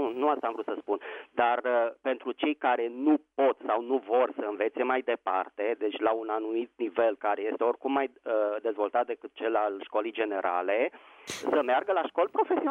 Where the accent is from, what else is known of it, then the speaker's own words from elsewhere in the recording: Bucharest, Romania; din București.